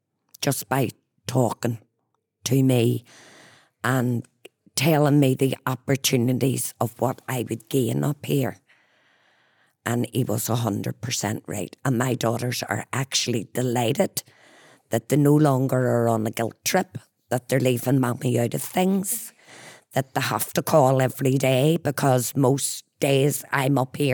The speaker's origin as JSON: {"language": "English", "country": "United Kingdom", "said": "I have a British passport. Because that's what I am. I classify myself as a British citizen. Because I've never known any different."}